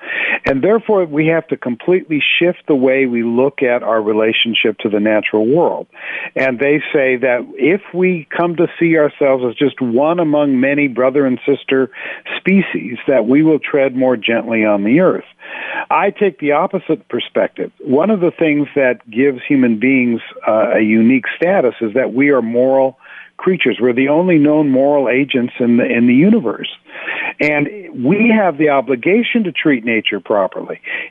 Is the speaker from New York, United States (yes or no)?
no; Los Angeles, California, United States; I'm from Los Angeles. I know Santa Monica like the back of my hand.